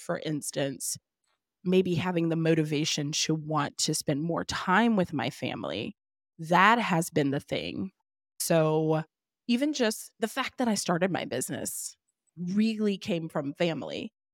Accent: the South, United States; I grew up in the South. And I tell people this all the time. One of the best things I ever did for my daughter was to move. And we moved to Jersey.

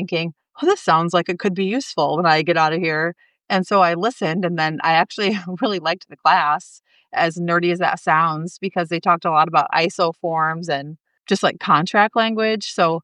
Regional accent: Eden Prairie, Minnesota, United States; also born or lived in New Jersey; I was born in New Jersey. I lived there for 3 years. And then my family and I moved to Minnesota, Minneapolis area, Eden Prairie, Minnesota specifically. I grew up there and had a great, it was a great place to grow up.

